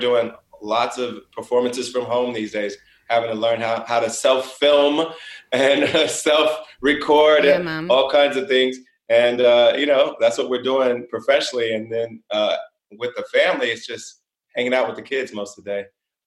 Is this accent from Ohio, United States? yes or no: yes; Springfield, Ohio, United States; now in Los Angeles, United States; I was brought up in Springfield, Ohio. It's a small city.